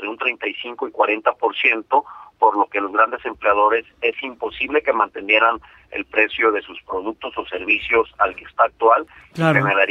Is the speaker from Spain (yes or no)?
no; Mexico; todos somos mexicanos